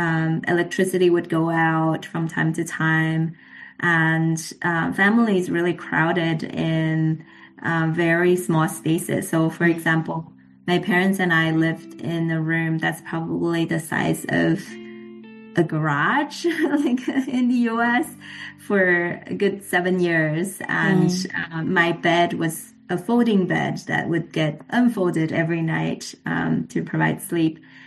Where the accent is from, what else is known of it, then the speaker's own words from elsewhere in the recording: Shanghai, China; I was born in China in the 80s, where things weren't as good as now today.